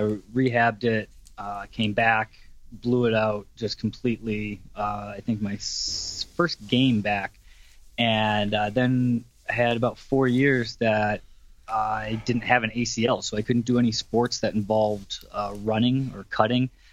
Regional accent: Buffalo, New York, United States; born there; now in Las Vegas, United States; I live in Las Vegas. I was born in Buffalo, New York, Western New York, and then I moved out here probably 10, 12 years ago and have been in Vegas.

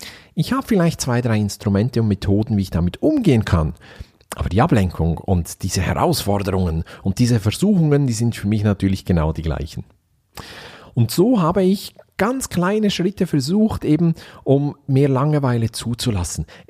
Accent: Switzerland; Ich weiß nicht, wie es in Deutschland ist, aber bei uns in der Schweiz gibt es so Gratiszeitungen

